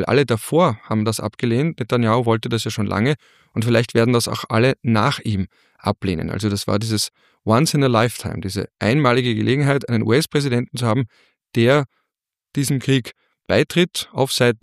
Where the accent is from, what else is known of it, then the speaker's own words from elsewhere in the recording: Austria; ja, ihr habt ja leicht reden oder du als Österreicher hast da leicht reden. Du bist da umgeben von freundlichen Ländern.